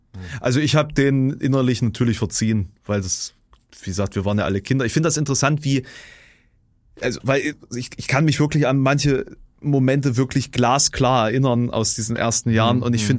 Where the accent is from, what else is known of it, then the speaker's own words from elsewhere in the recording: Görndorf, Thuringia, Germany; Und da saß der irgendwie in Görndorf, ne, also ich bin ja auf dem Dorf aufgewachsen